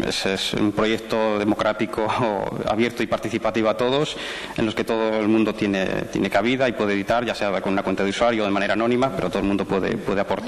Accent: Astorga, Castile and León, Spain; la entrada que existía sobre Astorga, que es la ciudad de donde yo soy

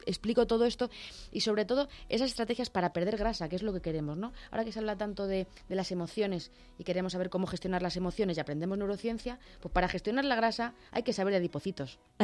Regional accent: Cuenca, Castilla-La Mancha, Spain; y yo soy de Cuenca

